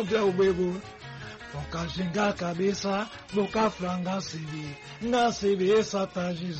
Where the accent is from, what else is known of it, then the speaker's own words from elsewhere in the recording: São Tomé & Príncipe; para mim, que eu sou santomense, sou feijão com arroz, eu gosto de todas.